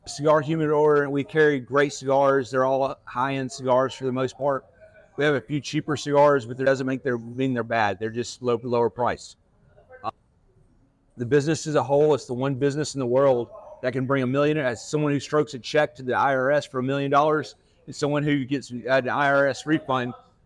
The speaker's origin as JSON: {"language": "English", "town": "Jackson", "region": "Tennessee", "country": "United States", "tie": "born or raised there", "said": "I grew up in Jackson, Tennessee, predominantly a white and black society. Not many Hispanics at all, even though I'm half Puerto Rican, I don't speak Spanish."}